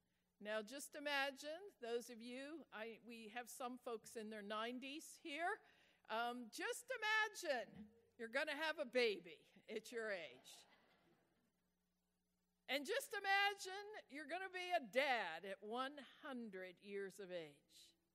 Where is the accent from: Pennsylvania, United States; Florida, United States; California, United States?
Pennsylvania, United States; Pittsburgh; I grew up in Pittsburgh on Beissner Avenue, 203 Beissner Avenue.